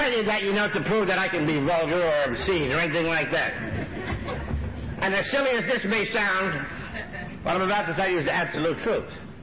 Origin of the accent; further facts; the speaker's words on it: New York City, New York, United States; I come from the Lower East Side of New York City. And I was born and raised in what would be called a ghetto area, I guess, nowadays.